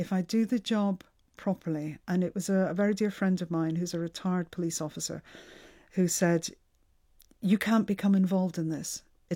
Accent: Scotland, United Kingdom; And I can remember always being very aware of being Scottish, not a nationalist in terms of politics, but being very Scottish.

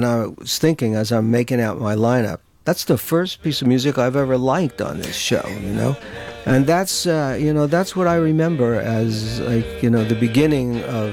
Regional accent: New York, United States; and I'm from New York, so I'm a New York Yankees fan.

